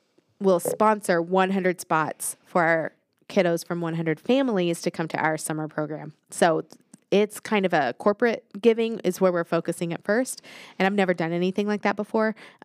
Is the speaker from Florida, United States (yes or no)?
no; Texas, United States; I don't know that I'm really a Texan anymore.